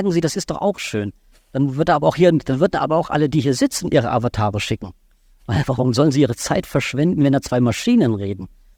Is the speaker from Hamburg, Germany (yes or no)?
no; Baden-Württemberg, Germany; ich komme aus Baden-Württemberg und da durften wir zwei Semester nicht an den Universitäten erscheinen